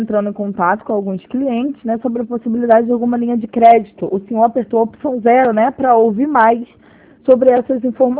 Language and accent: Portuguese; Rio de Janeiro, Brazil; Ah, eu sou aqui de Oswaldo Cruz.